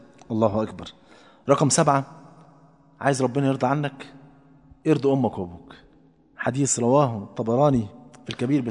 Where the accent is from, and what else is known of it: Egypt